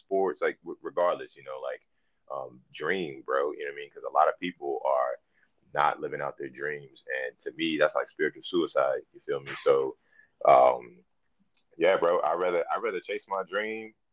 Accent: Virginia Beach, Virginia, United States; now in North Carolina, United States; I'm originally from Virginia, more specifically Virginia Beach. Yeah, you know I mean? Virginia Beach area. So, my mom and I and my little brother, we moved down here back in, like, 2010.

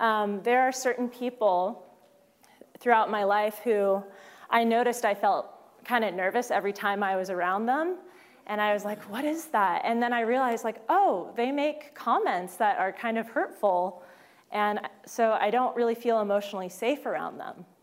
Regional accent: San Diego, California, United States; I'm from San Diego

